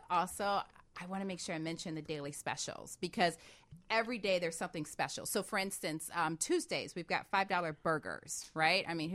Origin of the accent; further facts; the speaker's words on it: Chicago, Illinois, United States; I'm from Chicago.